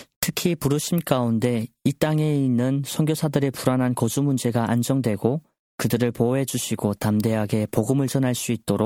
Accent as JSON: {"language": "Korean", "country": "North Korea", "tie": "born or raised there", "lives_now": "South Korea", "said": "저도 사실 지금 외국인은 아니지만 태어나고 자라난 땅이 아닌 남조선에 와서 지내다 보니까"}